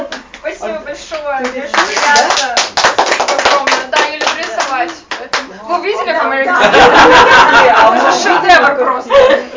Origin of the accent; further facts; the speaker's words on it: Saint Petersburg, Russia; потому что я из Питера родом, поэтому там у нас тоже город воли